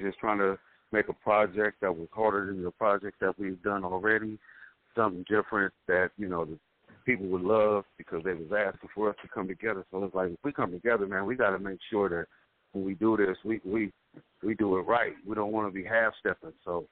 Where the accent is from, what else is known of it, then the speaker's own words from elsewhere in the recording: Sacramento, California, United States; No, I'm from Sacramento, sir.